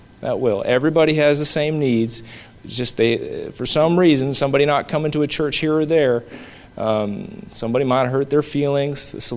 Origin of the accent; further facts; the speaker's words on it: Washington, United States; my wife and I come from Washington State, and there's a lot of natural beauty in that state